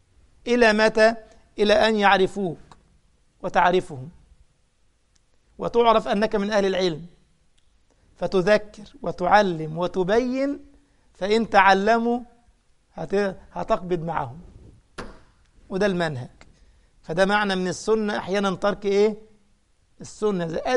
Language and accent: Arabic; Egypt; أنا مثلا من مصر، ولم يعتاد قومي على لبس الغطرة والعقال